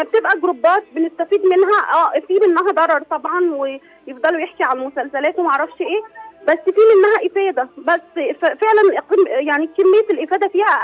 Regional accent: Egypt; now in Saudi Arabia; أنا من مصر بس عايشة في السعودية

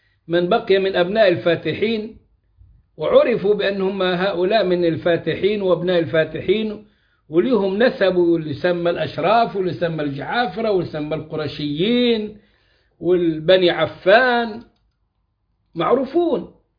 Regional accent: Egypt; اللي هي بلدنا مصر

